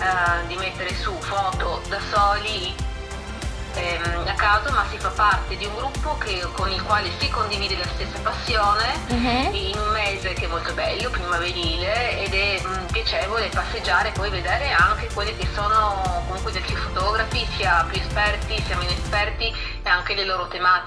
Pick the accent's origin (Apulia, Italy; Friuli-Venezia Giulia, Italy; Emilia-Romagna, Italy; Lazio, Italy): Friuli-Venezia Giulia, Italy; Trieste; born there; Sono nata a Trieste.